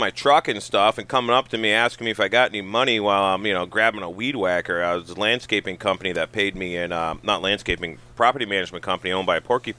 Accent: Massachusetts, United States; I'm from Western Mass, which is like everybody's like into guns and has cows and, you know, it's two different worlds.

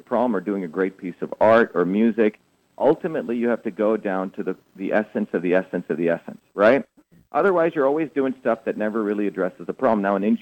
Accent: Massachusetts, United States; I've been here since I was a kid. I came here, and I was... In many ways, born and bred in Massachusetts.

